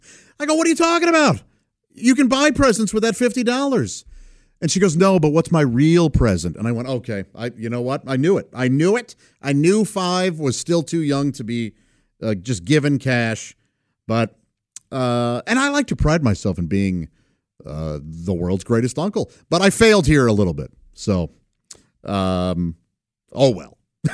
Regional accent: St. Louis, Missouri, United States; Indianapolis to St. Louis, I gain an hour. So that's always fun because I get a little extra time then in my hometown.

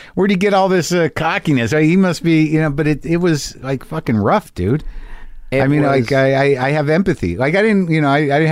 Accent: New York, United States; For me, I'm like, I'm being from New York.

